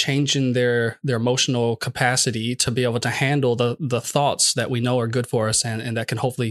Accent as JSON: {"language": "English", "region": "the South", "country": "United States", "tie": "born or raised there", "said": "But growing up in the South, you know, fried chicken and other really bad, unhealthy foods"}